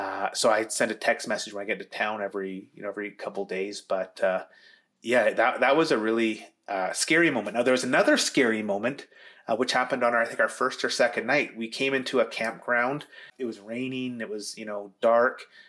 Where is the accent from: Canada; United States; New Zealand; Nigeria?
Canada; We tell them we're Canadian.